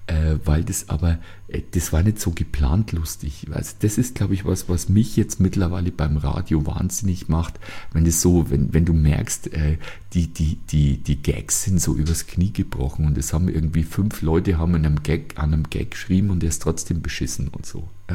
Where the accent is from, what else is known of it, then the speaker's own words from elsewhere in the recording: Bavaria, Germany; Ich komme nun mal aus Bayern und was wir gehört haben oder hören, ist natürlich, sind die Sender des Bayerischen Rundfunks.